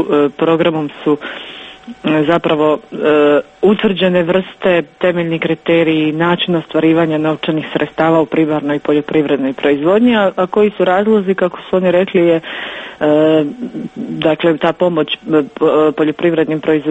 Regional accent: Livno, Federation of Bosnia and Herzegovina, Bosnia & Herzegovina; zašto baš ta tvornica kod nas u Livnu gradi taj pogon i tako dalje, ako nisu Livnjaci. Dakle, onako, mi smo sumnjičavi u svemu.

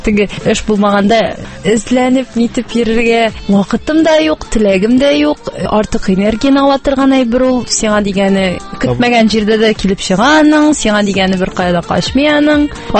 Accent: Tatarstan, Russia; born there; мин Татарстанда туым белән горурланам, минем әгәр дә этник тамырларым татар икән, мин татар булуым белән горурланам.

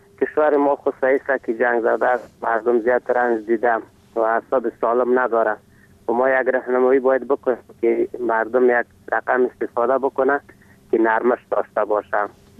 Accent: Ghorband, Parwan, Afghanistan; افغان هستیم از غربند.

